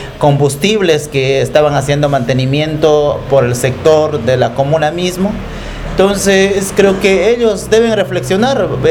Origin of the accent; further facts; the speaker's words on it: Ecuador; todos somos ecuatorianos y tenemos libre tránsito a cualquier lugar del país.